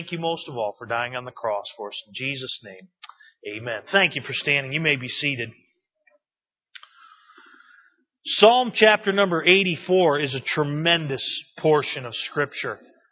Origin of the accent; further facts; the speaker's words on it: New England, United States; By the way, I'm from New England.